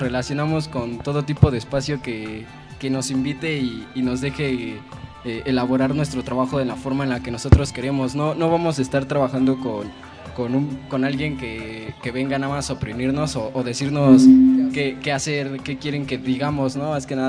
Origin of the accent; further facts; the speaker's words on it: Iztapalapa, Mexico City, Mexico; Yo vengo de Santa Marta, cerca de Santa Marta.